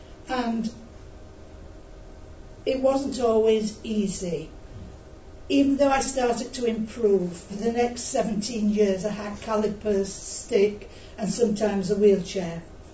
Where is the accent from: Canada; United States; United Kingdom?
United Kingdom; Sowerby Bridge, Yorkshire and the Humber; I come from Sorby Bridge, which is a small church. Well, it was when I was there. And I grew up in that church